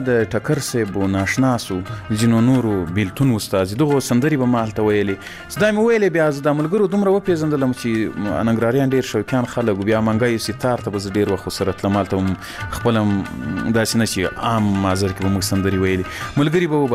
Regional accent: Ghazni, Afghanistan; ځکه زه له غزني څخه یو دوه درې کسان وو

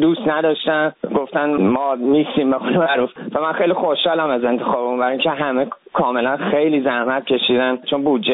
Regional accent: Iran; born or raised there

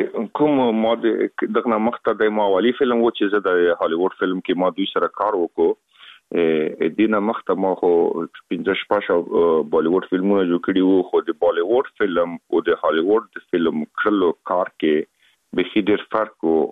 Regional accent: Afghanistan; خلک خبر دي چې موږ افغان یم

